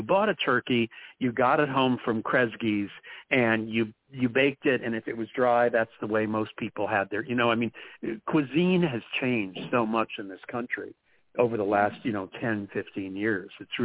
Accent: Boston, Massachusetts, United States; born there; also born or lived in Ohio; I was born in New England and lived in Boston and Massachusetts, but when my family moved to Ohio, the exoticness of clams and oysters and seafood and everything, that was not on everyone's dinner table.

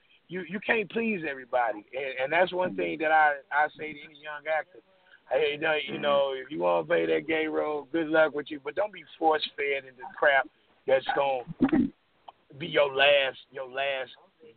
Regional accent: Maryland Heights, Missouri, United States; I grew up in Maryland Heights, but I lived in Paisdale majority of my life, right from Normandy High School, but I went to Pattville.

